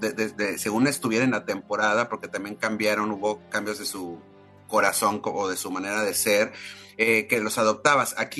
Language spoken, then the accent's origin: Spanish; San Pedro Garza García, Nuevo León, Mexico; yo crecí en San Pedro Garza García, ¿no? Que es una cultura per se, la cultura de Cindy la Regia